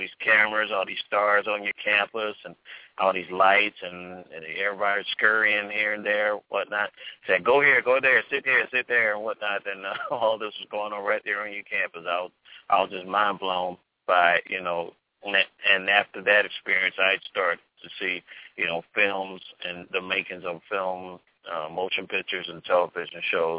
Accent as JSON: {"language": "English", "town": "Augusta", "region": "Georgia", "country": "United States", "tie": "born or raised there", "said": "She's down in my hometown, Augusta, Georgia."}